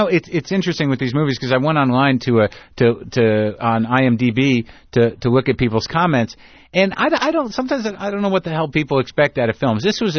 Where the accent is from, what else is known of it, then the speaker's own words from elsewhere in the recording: New Mexico, United States; we had relatives when I was growing up in New Mexico.